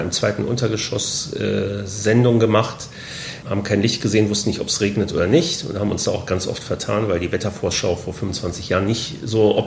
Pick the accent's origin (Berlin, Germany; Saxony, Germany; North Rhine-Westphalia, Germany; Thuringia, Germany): North Rhine-Westphalia, Germany; Düsseldorf; moved away as an adult; Ich komme aus Düsseldorf und die Sommermonate waren zu der Zeit meistens 15 Grad und Nieselregen.